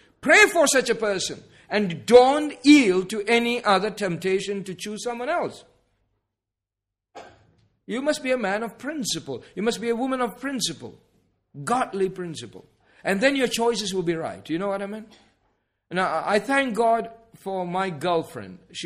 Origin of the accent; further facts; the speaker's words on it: India; because I came from India, they wanted me to marry an Indian girl.